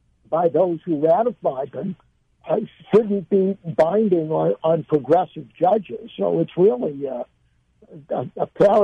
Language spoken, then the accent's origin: English; Massachusetts, United States; Representative Kennedy from my home state of Massachusetts